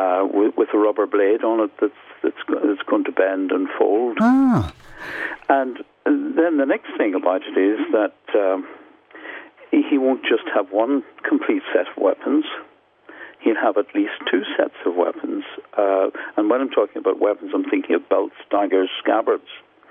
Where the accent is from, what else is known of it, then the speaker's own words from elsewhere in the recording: Ireland; So being Irish, I want a little bit of Irishness into the series.